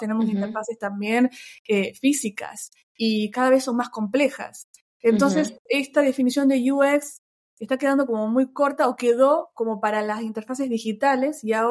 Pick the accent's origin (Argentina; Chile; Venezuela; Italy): Argentina; now in Barcelona, Spain; Soy originalmente de Argentina, vivo en Barcelona hace 5 años, ya van a ser 6 años dentro de poco.